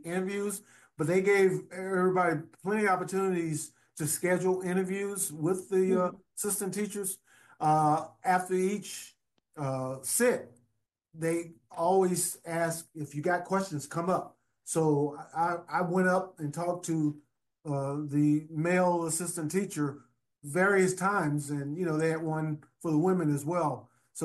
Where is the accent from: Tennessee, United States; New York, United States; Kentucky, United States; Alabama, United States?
Alabama, United States; I am not a victim in ways that I grew up in Alabama